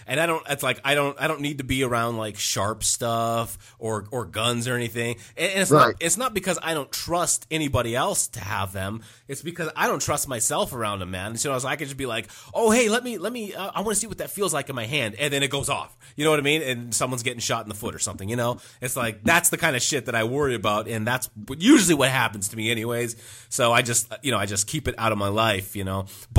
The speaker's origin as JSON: {"language": "English", "country": "Canada", "said": "I'm Canadian, so I don't like – naturally, I don't like guns."}